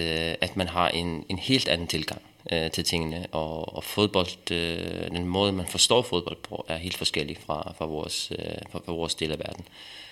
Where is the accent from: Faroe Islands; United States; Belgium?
Faroe Islands; på Færøerne, hvor jeg er vokset op